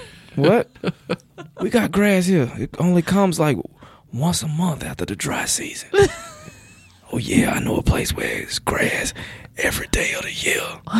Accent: Georgia, United States; But what do I know? I'm from Georgia. You know what I mean? I'm from the place that's voted to carry guns.

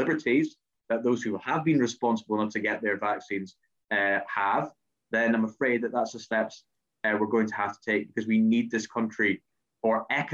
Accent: United Kingdom; yeah, I am British and proud, and always will be.

